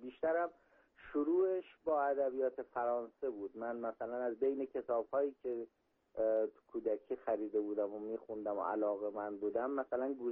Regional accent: Sangsar, Semnan, Iran; born there; now in Isfahan, Iran; متولد 1359 سنگسر از استان سمنان هستم. بله. که الانم ساکن اصفهانم.

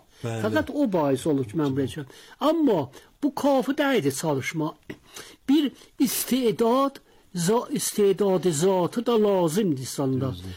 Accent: Tabriz, East Azerbaijan, Iran; mənə 81 yaşım vardı, maşallah. Təbrizdə, deyə bilirəm, mərkəz Təbrizdə anadan olmuşam, Rastatüsə məhəlləsində, vəli bir məhəllə var, benamı Küzərxana, Kuyu Küzərxana, orada böyümüşəm.

